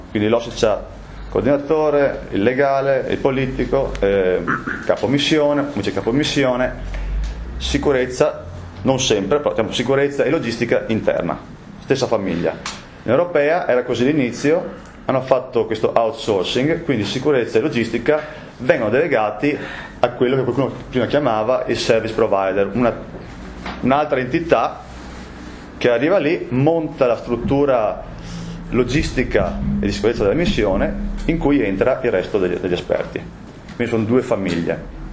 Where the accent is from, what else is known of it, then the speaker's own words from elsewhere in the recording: Vicenza, Veneto, Italy; Ciao a tutti … sono di Vicenza.